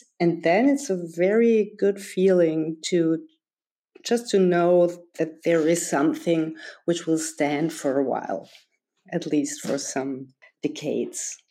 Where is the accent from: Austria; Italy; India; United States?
Austria; Vienna; Well, I'm an architect from Vienna